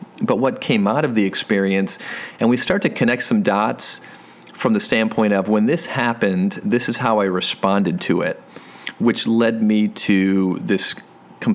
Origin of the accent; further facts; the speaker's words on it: Flint, Michigan, United States; I grew up in Michigan, Flint, Michigan, to be exact. And if there's a town out there that can relate to struggle, it's probably Flint, Michigan. And although I don't live in Flint anymore, I do a lot of work in Flint.